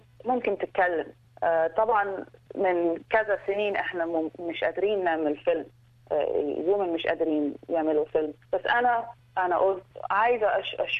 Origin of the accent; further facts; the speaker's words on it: Egypt; Arabic is a second language; طبعا انا مصريه، انا مولوده هنا بس أنا بتكلم عربي second language